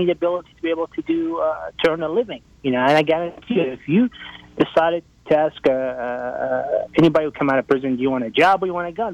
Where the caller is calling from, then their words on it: Manassas, Virginia, United States; I'm calling from Manassas, Virginia.